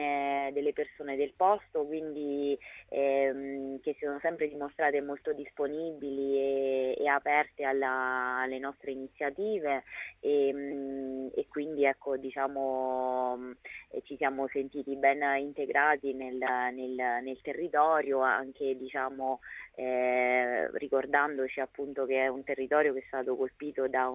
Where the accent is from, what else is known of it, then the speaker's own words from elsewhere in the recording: L'Aquila, Abruzzo, Italy; Io sono originaria dell'Aquila, quindi ho vissuto come cittadina questo evento